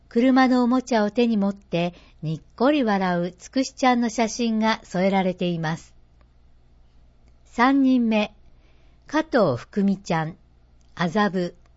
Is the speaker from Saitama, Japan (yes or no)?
no; Aichi, Japan; 私たち愛知県民にとって味噌を使った料理は特に馴染み深いものではないでしょうか。